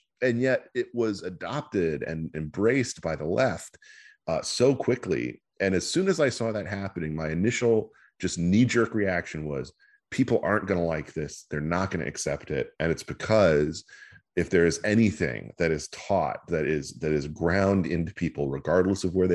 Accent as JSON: {"language": "English", "region": "American South", "country": "United States", "tie": "born or raised there", "said": "My father's Puerto Rican, but we have never really considered ourselves to be part of this because we grew up in the American South"}